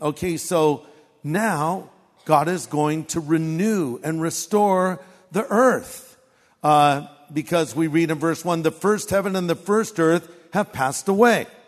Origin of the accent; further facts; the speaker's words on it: California, United States; people ask me when I'm in other parts of the country, where are you from? Oh, Southern California.